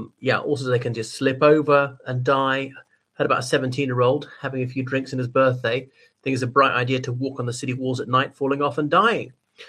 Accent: Ireland; from Ireland.

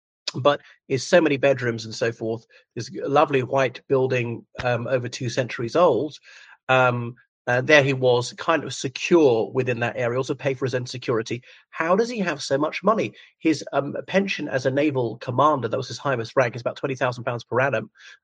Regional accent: Ireland; from Ireland.

